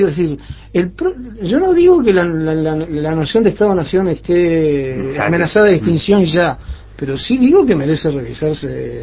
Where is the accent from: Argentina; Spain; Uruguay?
Uruguay; yo soy uruguayo porque nací acá y vivo acá.